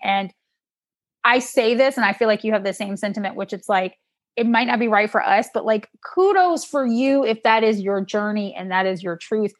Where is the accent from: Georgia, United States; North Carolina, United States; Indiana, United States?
Georgia, United States; I'm from Georgia, so switches. Shout out to all you people from the South, you know what a switch is.